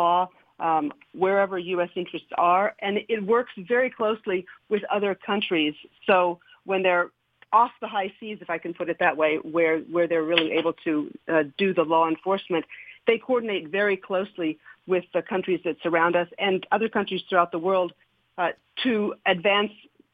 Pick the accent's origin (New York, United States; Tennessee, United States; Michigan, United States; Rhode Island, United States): Tennessee, United States; Nashville; I grew up in Nashville, and they have a very active Coast Guard auxiliary there.